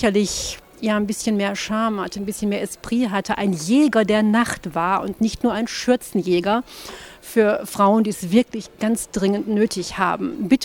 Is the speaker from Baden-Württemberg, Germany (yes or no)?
no; Essen, North Rhine-Westphalia, Germany; ich bin aus Essen.